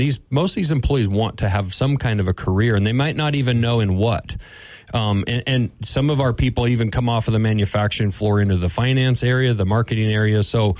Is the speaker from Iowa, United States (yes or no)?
no; Lincoln, Montana, United States; I grew up in Lincoln, Montana, and started making knives when I was 11.